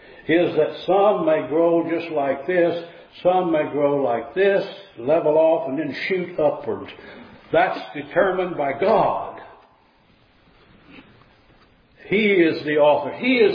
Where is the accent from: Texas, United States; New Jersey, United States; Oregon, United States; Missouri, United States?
Missouri, United States; I'm from Missouri. You've got to show me.